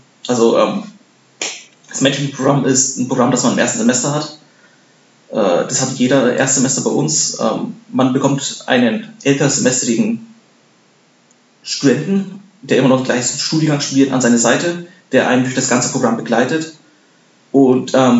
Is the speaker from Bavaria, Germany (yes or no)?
yes; Bavaria, Germany; now in Darmstadt, Germany; Zum einen wollte ich in der Nähe studieren, wo ich aufgewachsen bin. Ich komme aus Bayern.